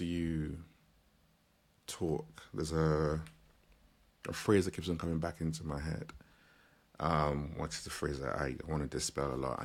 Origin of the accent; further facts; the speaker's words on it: the South, United States; your boy growing up in the South